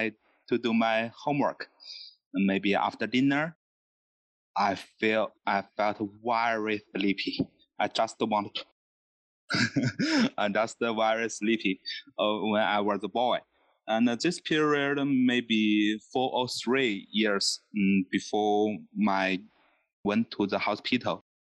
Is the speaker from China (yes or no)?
yes; China; English is a second language; Nice to meet you, everybody. I'm from China.